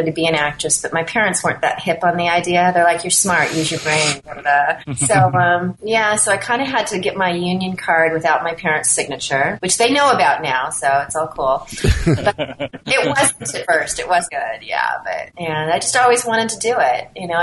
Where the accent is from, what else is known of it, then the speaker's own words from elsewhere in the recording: Burbank, California, United States; born there; I was born in Burbank, a really uninteresting story